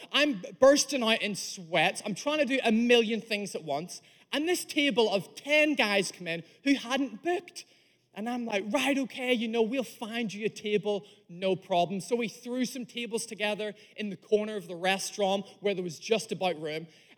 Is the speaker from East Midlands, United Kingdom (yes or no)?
no; Northern Ireland, United Kingdom; also born or lived in England; now in Wales; I'm originally Irish, born in Northern Ireland, moved to England, work in England. Now I live in Wales. So I'm an Irishman who works in England, who lives in Wales, married to a South African wife